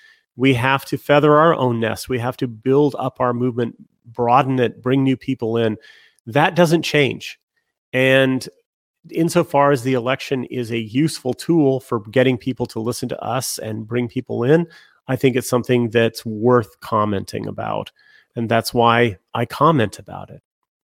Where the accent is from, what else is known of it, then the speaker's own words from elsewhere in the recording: United States; I frankly, as an American, find that kind of depressing. You know, I wish that I had lived at the peak of America's greatness rather than to live while it's been in rapid decline.